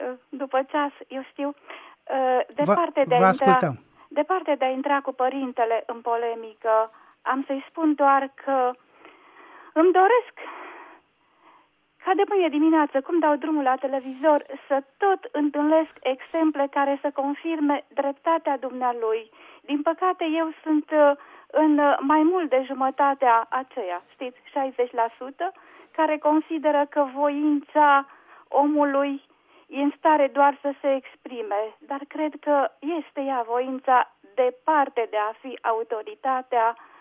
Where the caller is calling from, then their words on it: Slatina, Olt County, Romania; Vă sunt din Slatina.